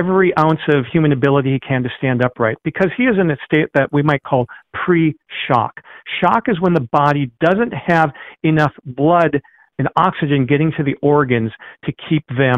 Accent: Michigan, United States; Now, I used to think a reed, growing up in Upper Michigan, oh, it's like a cattail, right, this soft thing.

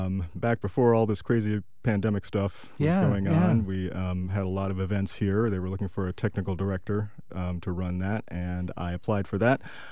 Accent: Anchorage, Alaska, United States; Well, I started working in radio where I grew up in Anchorage, Alaska.

